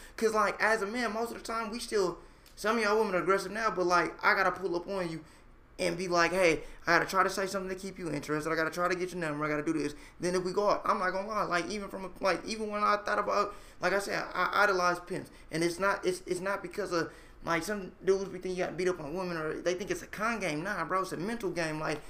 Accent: California, United States; Like, first of all, I'm from California.

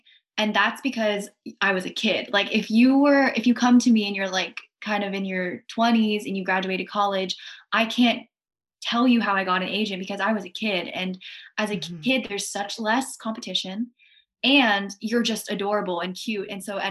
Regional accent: Pittsburgh, Pennsylvania, United States; so I grew up in Pennsylvania. I'm from Pittsburgh.

